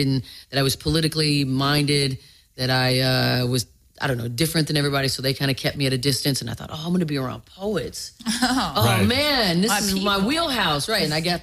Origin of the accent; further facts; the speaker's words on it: West Coast, United States; I'm from the West Coast. I'm a native.